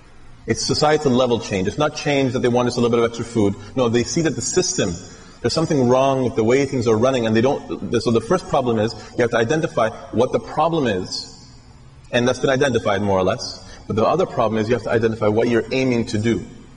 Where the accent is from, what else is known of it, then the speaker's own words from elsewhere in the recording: Iraq; now in United States; because I'm from Iraq, so when I was there, the population of Iraq was 18 million.